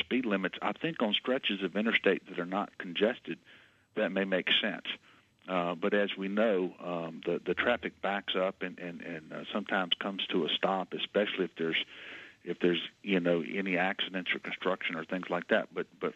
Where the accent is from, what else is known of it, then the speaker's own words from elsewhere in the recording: Amite, Louisiana, United States; I've been back in Amite, my hometown, with a small country law practice since then.